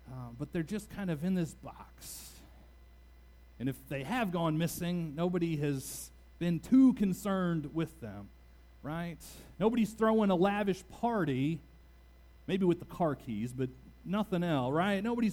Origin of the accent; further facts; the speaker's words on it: Louisville, Kentucky, United States; I grew up in Louisville, so that's what we did.